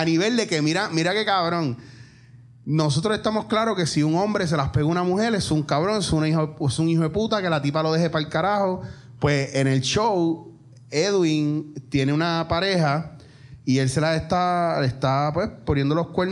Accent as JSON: {"language": "Spanish", "country": "Puerto Rico", "said": "como somos como puertorriqueños"}